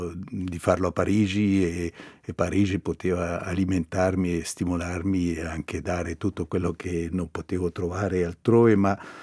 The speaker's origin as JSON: {"language": "Italian", "town": "Locarno", "region": "Ticino", "country": "Switzerland", "tie": "born or raised there", "moved": "yes", "said": "sono da parte di mia madre originario della Vallon Sernone, ma sono nato a Locarno, ho vissuto a Locarno e sono diventato grande a Locarno, sebbene ho un gran rapporto con la Vallon Sernone."}